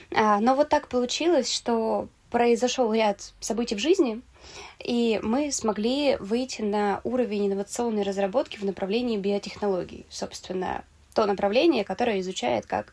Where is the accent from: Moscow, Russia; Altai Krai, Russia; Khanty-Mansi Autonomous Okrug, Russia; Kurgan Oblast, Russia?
Kurgan Oblast, Russia; Kurgan; Я из Кургана. Это под Екатеринбургом, за Уралье, вот самое.